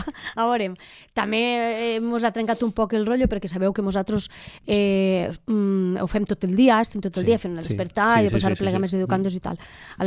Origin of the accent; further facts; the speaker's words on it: Muro, Valencian Community, Spain; Ell parla de, del meu poble, ell parla de Muro